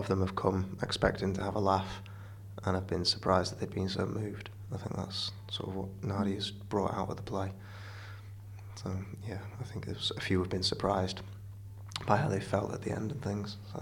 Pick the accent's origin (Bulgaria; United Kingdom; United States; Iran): United Kingdom; Stockport, North West England; And I'm from Stockport, so I'm not too far away. I'm only 10 minutes down the road.